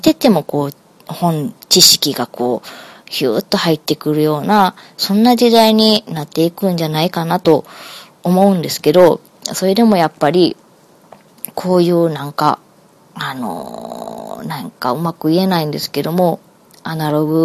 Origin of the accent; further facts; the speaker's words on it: Osaka, Japan; あの私ってね、大阪生まれですけども、大阪の中でもあのすごくこう都会生まれなんですよ。で、あの便利なものにあのこう囲まれて今まであの育ってきたわけで